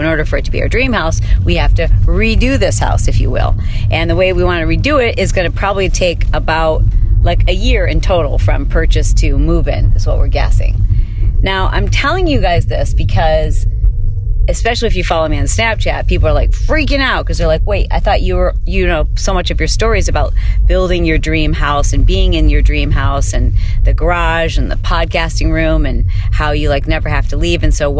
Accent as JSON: {"language": "English", "region": "Michigan", "country": "United States", "tie": "born or raised there", "said": "I grew up in Michigan and that was important to me."}